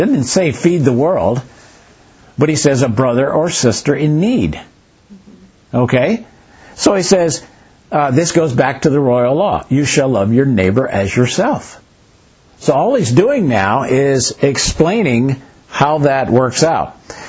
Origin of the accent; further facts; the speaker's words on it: the South, United States; I'm from the South, and there are a lot of people that go to church in the South.